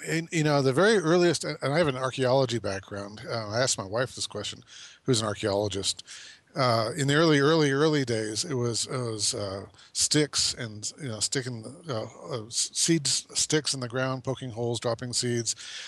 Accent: Phoenix, Arizona, United States; I grew up in Phoenix, Arizona as a suburban boy.

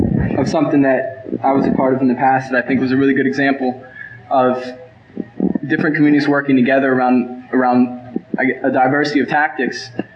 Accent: Cincinnati, Ohio, United States; And I'm coming from Cincinnati, and in April of 2001, we had a rebellion against police murdering black men in our city.

